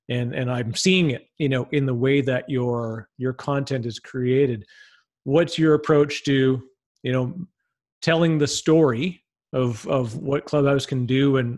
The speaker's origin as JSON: {"language": "English", "country": "Canada", "said": "But, you know, I'm also, I mean, I'm too Canadian maybe. I like to stay the humble roots"}